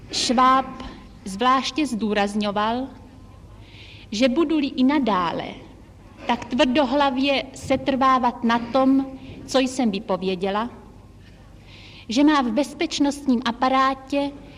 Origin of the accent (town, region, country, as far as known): Brno, South Moravian Region, Czechia; born there